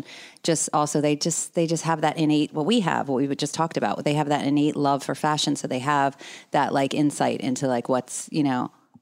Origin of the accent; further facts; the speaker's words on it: Pennsylvania, United States; now in New York City, United States; Because when I moved back from New York City, I just kind of decided to go to the town that I grew up in Bucks County.